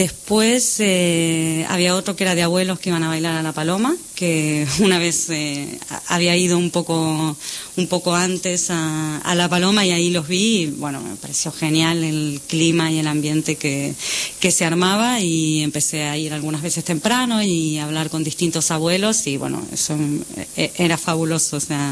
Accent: Argentina; moved away as an adult; now in Barcelona, Spain; vengo desde Argentina. Hace unos 10 años que estoy en Barcelona

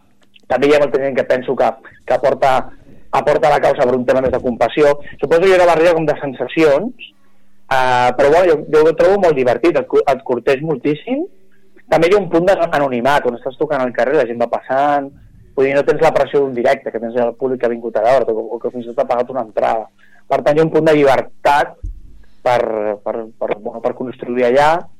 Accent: Barcelona, Catalonia, Spain; also born or lived in Logroño; jo vaig néixer a Logroño, ma mare és colombiana, però m'he criat a Barcelona, hi ha un punt, tinc com un cordó umbilical amb Llatinoamèrica molt potent.

